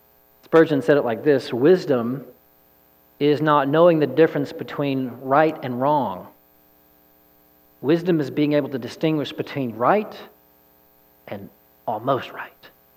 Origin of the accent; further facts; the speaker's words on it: Texas, United States; moved away as an adult; I tell you guys, I grew up in East Texas. I couldn't find China on a map in high school.